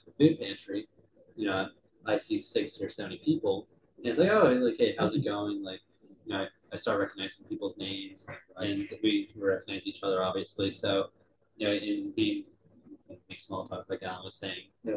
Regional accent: Orlando, Florida, United States; I'm from Orlando and I went to undergrad in Gainesville, UF.

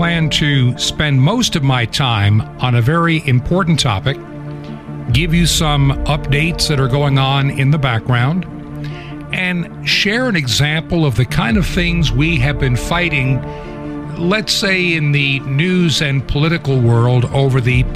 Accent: New York, United States; born there; I was born in New York State when it was considered the Empire State.

